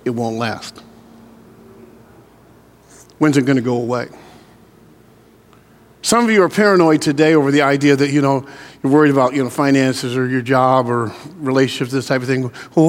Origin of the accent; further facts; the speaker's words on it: Portland, Oregon, United States; where I came from, I was from Southeast Portland. We were poor. Wasn't poor, we were poor. Couldn't afford the other O-R, poor.